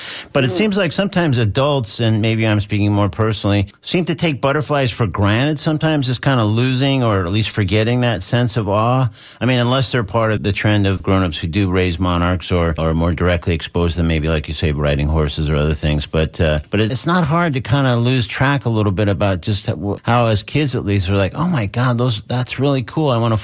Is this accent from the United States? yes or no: yes; California, United States; now in Florida, United States; maybe it's partly growing up in California and now living in Florida, so butterflies are around a lot.